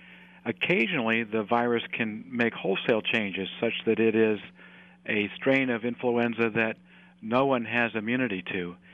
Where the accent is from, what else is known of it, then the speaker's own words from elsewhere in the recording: Morgantown, West Virginia, United States; now in Corvallis, United States; I grew up in West Virginia in a town called Morgantown, and I went to medical school in West Virginia